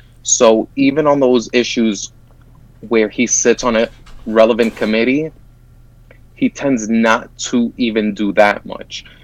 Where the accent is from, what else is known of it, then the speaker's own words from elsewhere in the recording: Hoboken, New Jersey, United States; I'm a lifelong resident of Hudson County. I was born in Hoboken